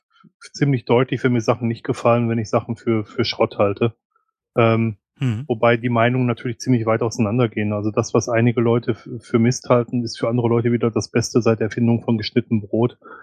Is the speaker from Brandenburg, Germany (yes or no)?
no; North Rhine-Westphalia, Germany; now in Düsseldorf, Germany; Also ich komme aus dem Ruhrgebiet, ich habe lange Zeit in Köln gearbeitet und wir sind dann irgendwann nach Düsseldorf gezogen, rund 70 Kilometer von meinem Heimatort entfernt.